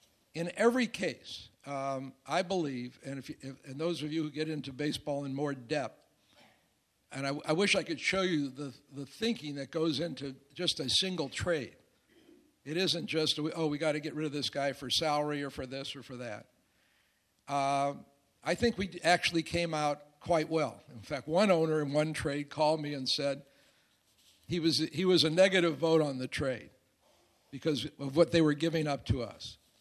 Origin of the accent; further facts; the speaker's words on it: St. Louis, Missouri, United States; And obviously, I grew up in St. Louis where I knew Stan Musial was going to be there every year.